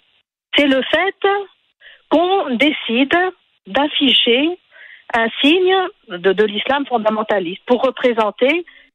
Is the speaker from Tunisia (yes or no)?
yes; Tunisia; Donc, moi je suis tunisienne.